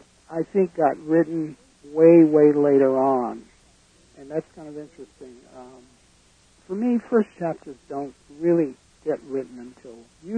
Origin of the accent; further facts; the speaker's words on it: Atlanta, Georgia, United States; born there; I went back to, I was born in Atlanta, and I went back there after many, many years on a trip